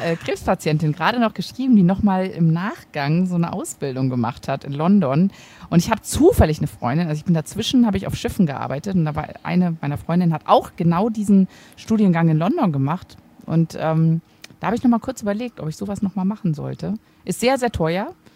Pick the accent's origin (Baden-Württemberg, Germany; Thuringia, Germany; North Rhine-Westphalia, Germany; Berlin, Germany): North Rhine-Westphalia, Germany; ich komme aus dem Sauerland